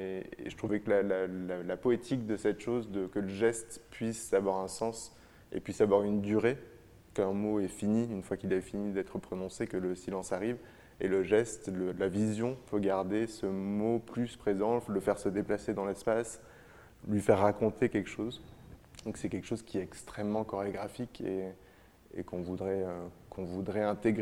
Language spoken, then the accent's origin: French; Occitanie, France; Et depuis 3 ans, on est de retour dans ma région d'origine. On s'est installé à la Salvetat Saint-Gilles, juste à côté de Toulouse.